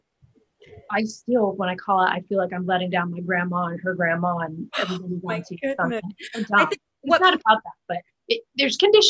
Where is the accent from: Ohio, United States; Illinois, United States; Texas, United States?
Illinois, United States; Chicago; Because especially where I, growing up in the Chicago theater community